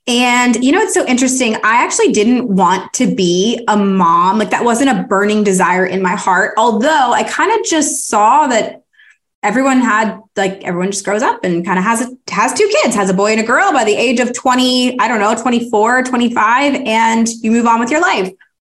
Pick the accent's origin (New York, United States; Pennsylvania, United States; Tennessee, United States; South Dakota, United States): Pennsylvania, United States; moved away as an adult; I grew up in Pennsylvania and I couldn't get a full-time teaching position. So I moved to Arizona.